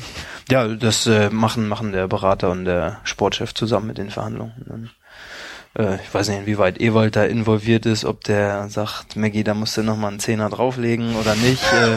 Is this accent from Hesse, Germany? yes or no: no; Hamburg, Germany; ich komme aus Hamburg und habe meine Familie und meinen Freundeskreis hier.